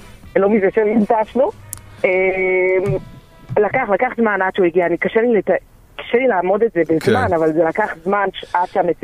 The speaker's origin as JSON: {"language": "Hebrew", "town": "Eilat", "region": "Southern District", "country": "Israel", "tie": "born or raised there", "said": "אז ככה, כשהייתי קטנה נולדתי באילת, גרנו באילת"}